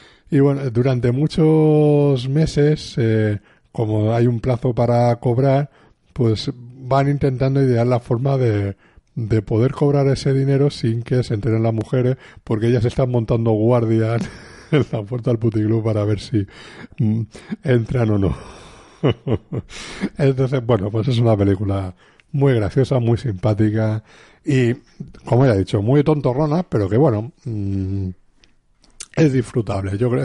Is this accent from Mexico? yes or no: no; Spain; los que somos de aquí de España